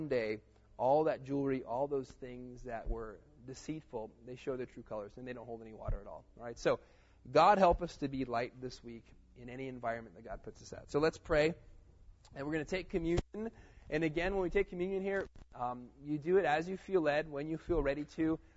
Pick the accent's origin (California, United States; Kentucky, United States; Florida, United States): Florida, United States; I'm a Dolphins fan because I'm from Florida